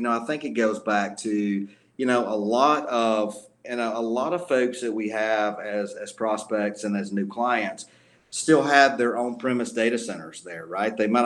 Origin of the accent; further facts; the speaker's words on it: Georgia, United States; You know, I'm from North Georgia.